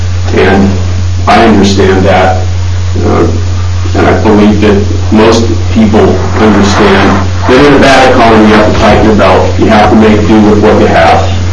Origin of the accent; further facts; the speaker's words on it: Portland, Oregon, United States; I grew up in North Portland.